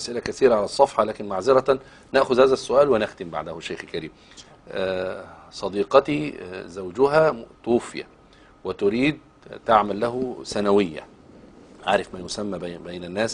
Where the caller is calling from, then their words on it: Saudi Arabia; نتابع برنامج حضرتك يا أستاذ أحمد، ربنا يتقبل من السعودية أنا وزوجي